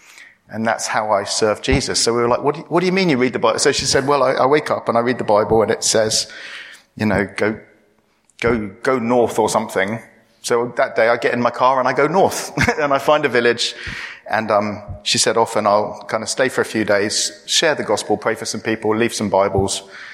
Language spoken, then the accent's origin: English; Cyprus; Cyprus, which is where I was born and grew up. And what's lovely is we've recently planted a church in my hometown where I grew up.